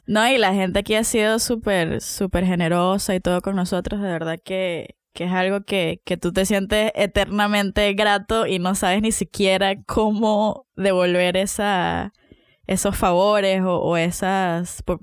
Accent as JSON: {"language": "Spanish", "country": "Venezuela", "said": "prefiero decir que soy de un estado X de Brasil o que soy de Colombia a veces, para no tener que calarme ese, ay, ¿cómo está todo en Venezuela?"}